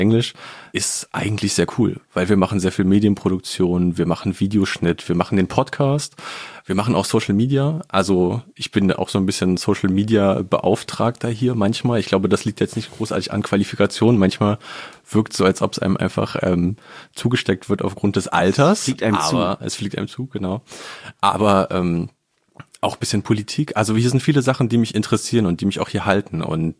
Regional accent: Berlin, Germany; Also ich komme auch aus Westend, ganz in der Nähe vom Olympiastadion.

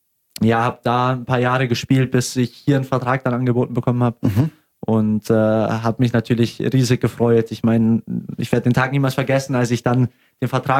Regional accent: Augsburg, Bavaria, Germany; als Augsburger in Augsburg

